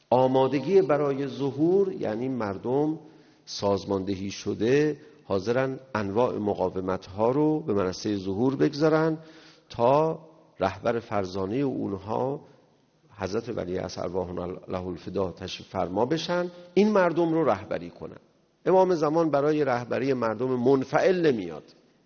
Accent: Iran; برای اینکه ما ایرانی هستیم، ایرانی زندگی کنیم

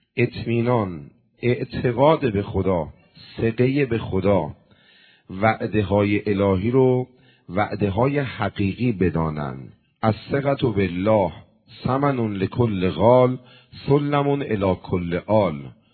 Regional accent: Qom, Iran; also born or lived in Tehran; بنده متولد تهران میدون قیامم، بزرگ شده قم هستم ولی متولد تهرانم.

